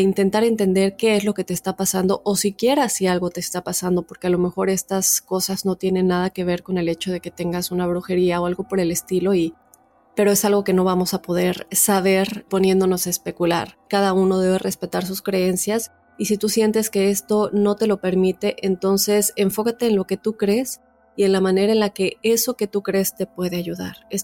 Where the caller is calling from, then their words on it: Costa Rica; Deseo quedarme en anonimato, pero sí les puedo decir que soy de Costa Rica.